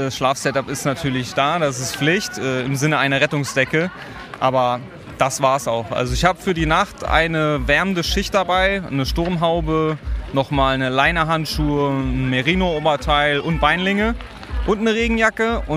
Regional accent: Frankfurt, Hesse, Germany; Ich komme aus dem schönen Frankfurt am Main.

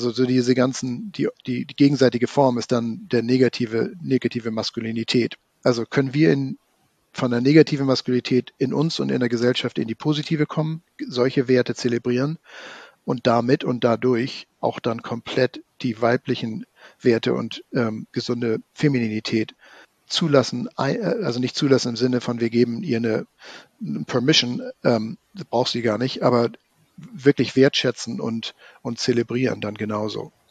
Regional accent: Hamburg, Germany; moved away as an adult; also born or lived in San Francisco, United States; weil ich ja damit aufgewachsen bin als Hamburger, selbst nach 20 Jahren San Francisco

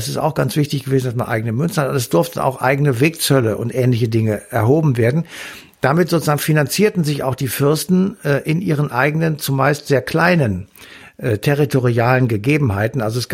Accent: Cologne, North Rhine-Westphalia, Germany; aber im Ausland sage ich auch meistens Deutschland, ich komme aus Köln.

